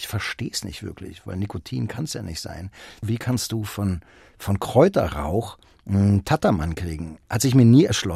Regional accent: Berlin, Germany; weil ich bin ja in Kreuzberg aufgewachsen

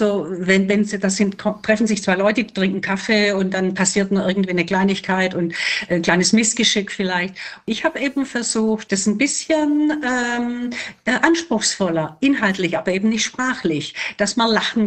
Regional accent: Stuttgart, Baden-Württemberg, Germany; Ja, ich komme ja aus Stuttgart

